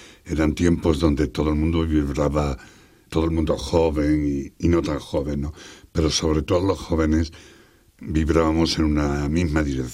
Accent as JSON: {"language": "Spanish", "region": "Extremadura", "country": "Spain", "lives_now": "Madrid, Spain", "said": "Bueno, yo me siento ya muy madrileño, llevo muchísimo tiempo aquí. Al principio siempre decíamos todos los extremeños, con cierto orgullo que éramos extremeños"}